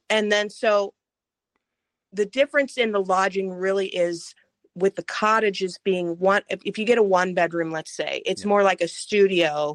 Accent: West Virginia, United States; I grew up in West Virginia, pretty poor, actually.

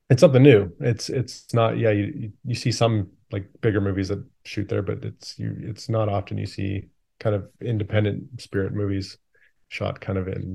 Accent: Calgary, Alberta, Canada; now in Vancouver, Canada; But yeah, I grew up in Canada, mostly Calgary, Alberta, where we still shoot a lot of the movies. Mm-hmm. So it's kind of fun to, like, I'm in Vancouver now, but we just shot Brandon's movie in Calgary. And so I'm constantly back, family's there and stuff.

